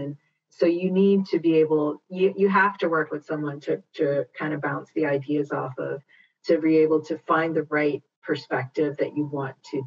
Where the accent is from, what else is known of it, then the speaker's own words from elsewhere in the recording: Canada; also born or lived in Guyana; A lot of my comedy focuses on my Indo-Caribbean heritage. I was born in Guyana, South America, and I was raised in Canada in the 70s